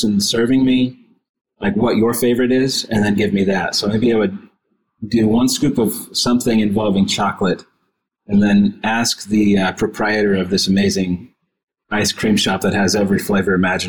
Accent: Canada; now in Columbus, United States; I am Canadian, so there's that.

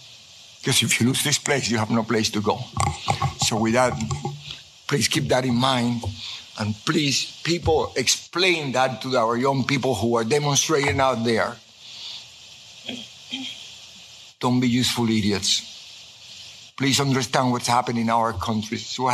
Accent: Cuba; now in United States; to tell him about I came from Cuba and all, blah, blah, blah.

